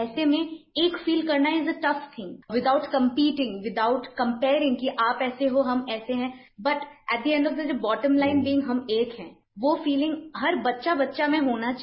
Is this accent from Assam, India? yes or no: yes; Assam, India; first language Bengali; मैं north east से हूँ, मैं असम से हूँ, मेरा मदर टंग बंगाली है। कितने मजे की बात है, आई come from Assam, I speak Bengali